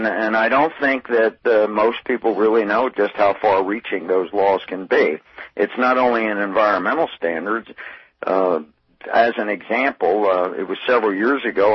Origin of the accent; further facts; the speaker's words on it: Reading, Pennsylvania, United States; And I grew up in Reading, Pennsylvania, Rick, not, less than 50 miles from Hershey, Pennsylvania. I remember going to Hershey as a kid to tour the factory and tour the park.